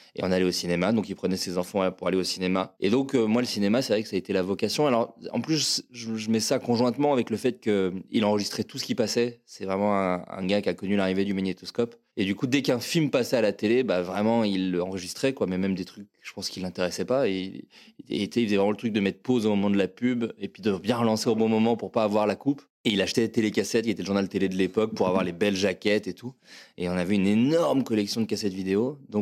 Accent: Autun, Bourgogne-Franche-Comté, France; also born or lived in Le Creusot; je suis né au Creusot, en Bourgogne, mais c'est parce qu'il n'y avait pas de maternité là où mes parents vivaient, puisque j'ai vécu à Autun pendant 18 ans de ma vie, qui est une petite ville en Saône-et-Loire, en Bourgogne.

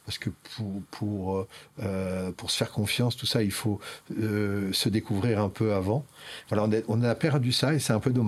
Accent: Toulouse, Occitanie, France; parce que je suis toulousain.

